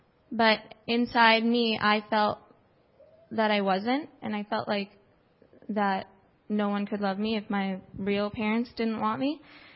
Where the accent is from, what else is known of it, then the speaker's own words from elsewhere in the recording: Edmonton, Alberta, Canada; and I'm from Edmonton.